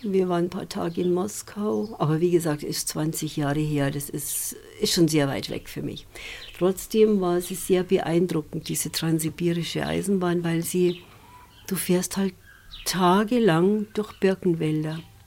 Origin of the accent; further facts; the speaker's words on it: Waging, Bavaria, Germany; ich bin in Waging groß geworden. Und da gab es eben Fremdenverkehr.